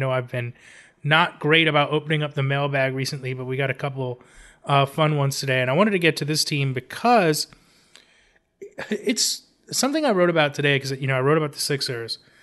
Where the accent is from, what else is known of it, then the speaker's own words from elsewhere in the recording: Los Angeles, California, United States; And that brings us to my hometown, Los Angeles Clippers